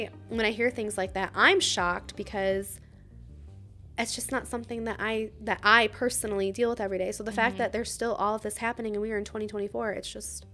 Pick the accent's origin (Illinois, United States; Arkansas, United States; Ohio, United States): Ohio, United States; Again, we're from Ohio, so I think we're kind of, like, naive in a way because we don't, none of that is around here.